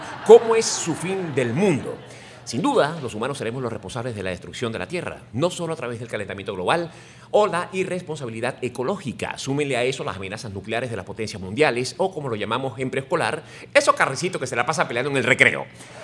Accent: Venezuela; Soy venezolano.

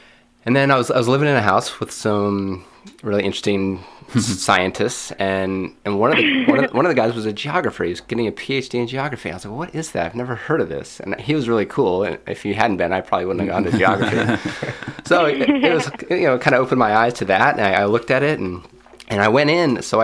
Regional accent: Durango, Colorado, United States; Durango, Colorado, southwest corner.

